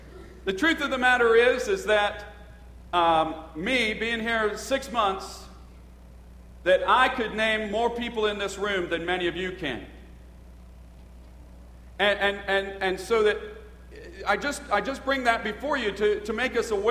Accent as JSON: {"language": "English", "town": "Dempseytown", "region": "Pennsylvania", "country": "United States", "tie": "born or raised there", "said": "as I grew up here in the Dempseytown area"}